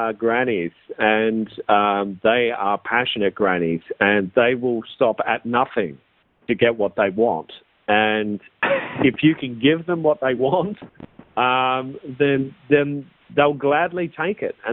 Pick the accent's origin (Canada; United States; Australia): Australia; my wife is British, I'm Australian.